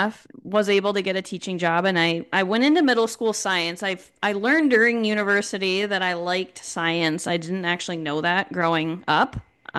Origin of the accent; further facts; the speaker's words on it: Minneapolis, Minnesota, United States; Yeah, so I grew up just outside of Minneapolis, Minnesota